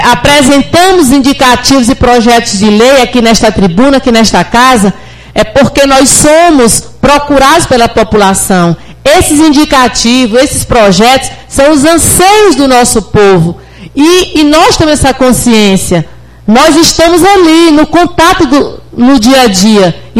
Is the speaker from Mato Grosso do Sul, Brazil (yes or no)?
no; São João dos Patos, Maranhão, Brazil; Tenho uma família pequena, porque sou do São João dos Patos, Maranhão.